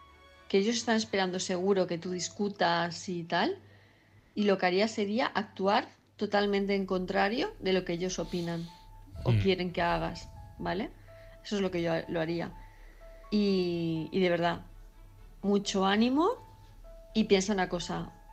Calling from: Palma, Balearic Islands, Spain; de Palma de Mallorca

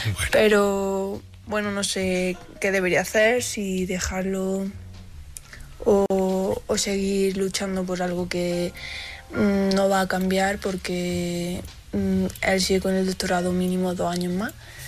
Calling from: Jaén, Andalusia, Spain; soy de Jaén

